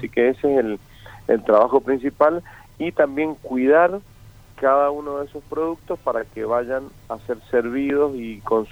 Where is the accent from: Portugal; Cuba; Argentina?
Argentina; Mendoza; now in Spain; De Mendoza, Argentina.